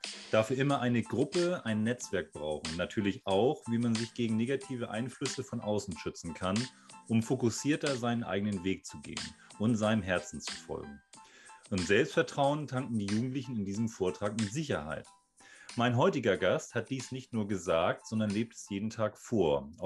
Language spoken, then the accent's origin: German; Husum, Schleswig-Holstein, Germany; damals im schönen Husum in meiner Heimatstadt